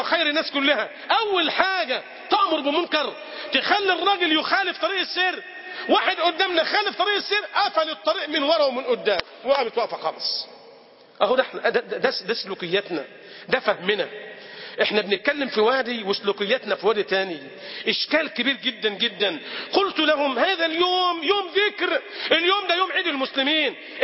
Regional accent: Egypt; بلدنا مصر

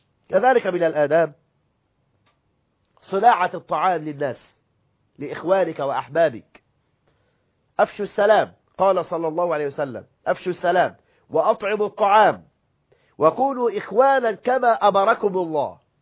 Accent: Egypt; إحنا مصريين بقال 40 سنة ناس بتاكل فول وطعمية،

